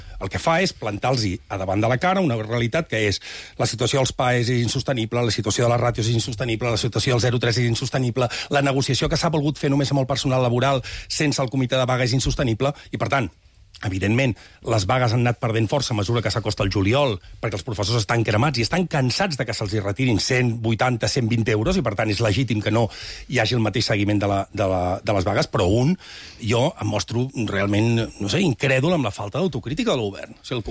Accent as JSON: {"language": "Catalan", "region": "Catalonia", "country": "Spain", "said": "jo soc un ciutadà de Catalunya."}